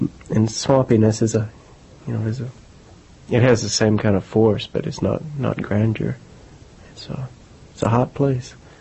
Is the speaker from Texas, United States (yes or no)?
yes; Houston, Texas, United States; also born or lived in Fort Worth; Yes, I was born in Fort Worth and then grew up in Houston.